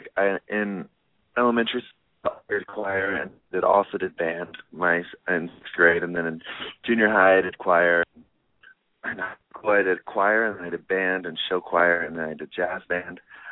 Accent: Arlington, Texas, United States; I'm from Arlington, Texas, and I got started in music.

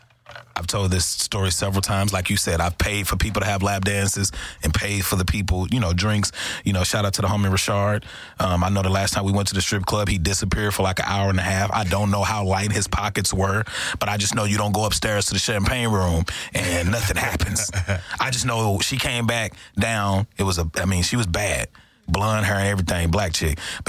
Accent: Texarkana, United States; So growing up in Texarkana, I knew about you before moving to Singing Pines.

